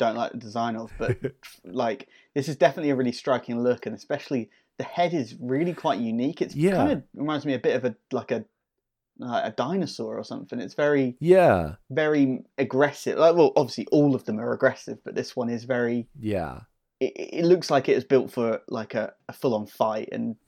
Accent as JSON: {"language": "English", "country": "United Kingdom", "said": "as a British person from outwardly looking into the US"}